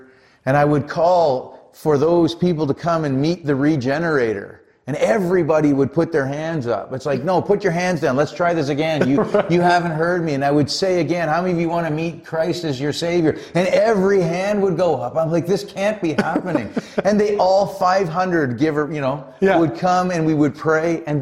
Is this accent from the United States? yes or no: no; Canada; But we are from Canada here.